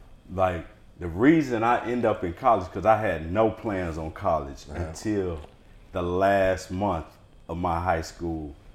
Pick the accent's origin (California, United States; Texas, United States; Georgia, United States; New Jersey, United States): Georgia, United States; born there; I'm from outside. I was born right outside of Savannah, Georgia. Little small country town, but all my family is in Savannah.